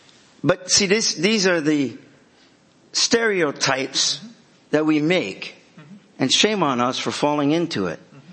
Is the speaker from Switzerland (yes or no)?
yes; Switzerland; And my background, I come from Swiss French.